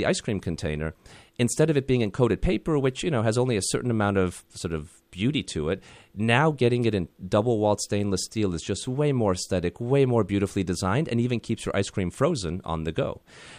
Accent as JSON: {"language": "English", "country": "Canada", "tie": "born or raised there", "moved": "as an adult", "said": "growing up in Canada, we used to do a lot of canoe tripping up in Algonquin Park and other places, and it was, you know, pristine and amazing. And when I came down to New Jersey for college"}